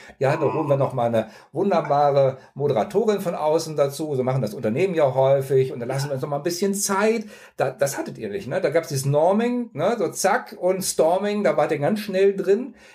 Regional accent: North Rhine-Westphalia, Germany; Ich bin in der Nähe von Köln aufgewachsen

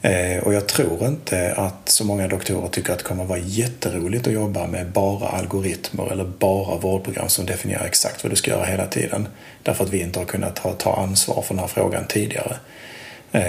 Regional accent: Skåne, Sweden; accent: Skåne; Men jag hoppas att min skånska går igenom.

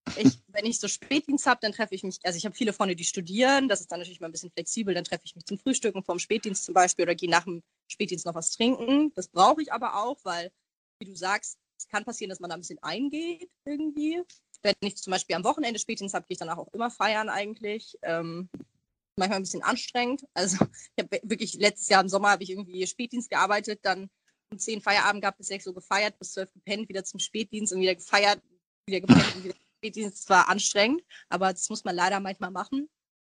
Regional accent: Hamburg, Germany; also ich bin Hamburgerin, ich wohne sehr, sehr gerne in Hamburg

